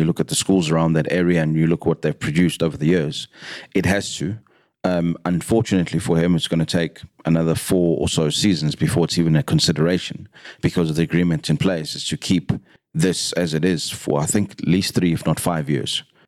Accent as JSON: {"language": "English", "country": "South Africa", "said": "So we, as a South African fan, now that they're not players, they still want to see that happen"}